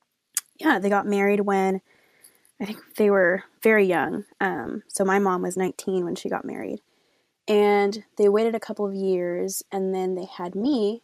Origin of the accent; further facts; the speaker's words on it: Austin, Texas, United States; I am currently 25 years old, and I'm from Austin, Texas.